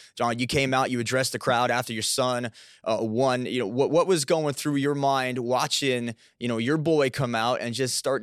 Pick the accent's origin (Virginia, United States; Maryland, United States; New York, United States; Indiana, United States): Maryland, United States; Baltimore; you go out in Baltimore, my hometown